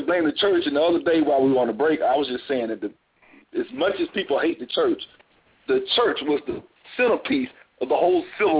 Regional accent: Montgomery, Alabama, United States; I'm from Montgomery.

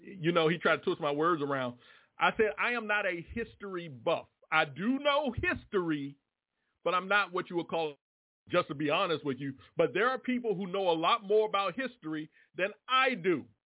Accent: Washington, District of Columbia, United States; now in Durham, United States; Matter of fact, I come from Washington, D.C. That's where I lived previously before I came here to Durham.

